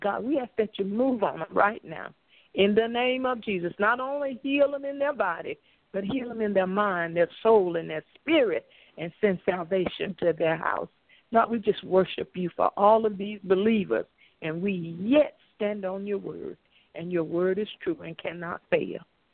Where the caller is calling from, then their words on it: Georgia, United States; I wanted to say that and let you know I was listening in from Hayhara, Georgia.